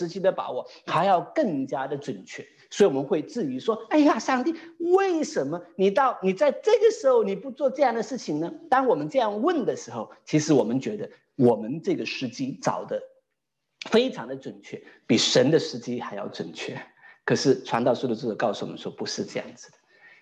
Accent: Wenzhou, Zhejiang, China; 你要知道哈，我老家呢，其实以前在中国很有名，什么出名呢？这个造坟出名，造坟墓出名啊。那温州人很喜欢造坟的啊，

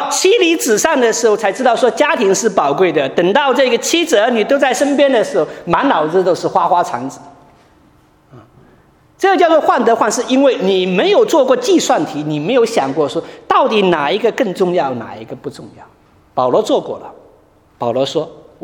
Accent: Wenzhou, Zhejiang, China; 在温州，在我的家乡

